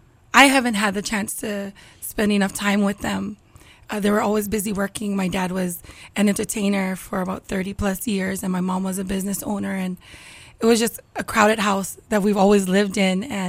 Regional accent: Ewa, Hawaii, United States; I grew up in Waipahu till I was about 6 or 7 years old, and then we had moved to Eva, where my parents purchased a home, and not old Eva or Eva Beach, but actually new Eva, Eva Gentry.

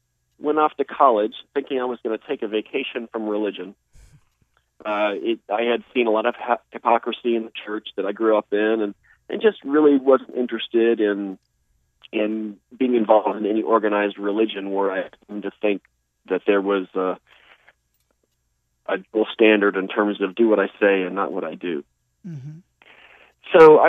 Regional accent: Virginia, United States; also born or lived in Bangkok, Thailand; Born in Bangkok, Thailand, traveled around the world with my parents, none of which I remember, though, and really spent most of my time in the East Coast of the United States, in Virginia

